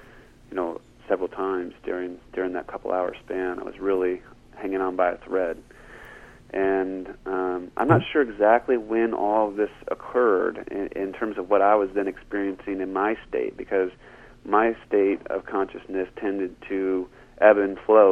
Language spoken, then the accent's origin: English; Monterey, California, United States; I was looking out across the ocean that I grew up near, the cypress trees that I grew up near